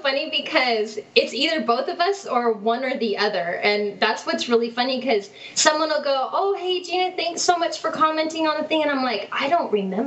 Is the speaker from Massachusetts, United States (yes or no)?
no; Tucson, Arizona, United States; I grew up in the Southwest, so Tucson, Arizona, and we have old Tucson down there, tons of Western-themed restaurants